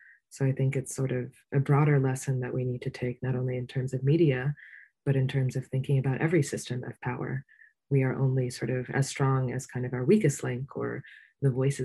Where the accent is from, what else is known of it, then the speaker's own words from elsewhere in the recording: New York City, New York, United States; I grew up in New York City with a very unequal education system, but one in which I got lucky.